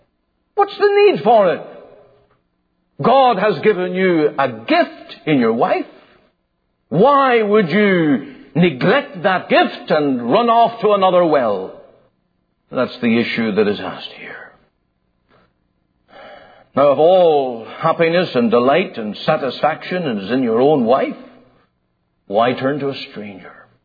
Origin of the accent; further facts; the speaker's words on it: Ireland; I'm Irish, and I come from a part of the world where teasing's a way of life.